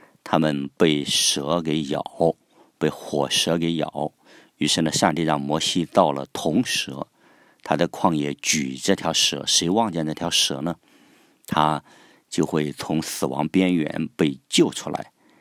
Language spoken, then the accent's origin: Chinese; China; 所以我也常说呀，我们中国人啊，过去不是西天取经吗？